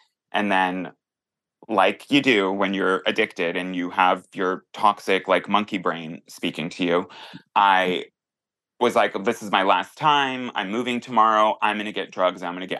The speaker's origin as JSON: {"language": "English", "town": "Mill Creek", "region": "Washington", "country": "United States", "tie": "born or raised there", "also_born_or_lived": "West Seattle / Everett / Lake Stevens", "said": "I grew up in Mill Creek. I was born in West Seattle. Then my family moved up to Everett and then Lake Stevens. And then most of my life was spent in Lake Stevens and Mill Creek."}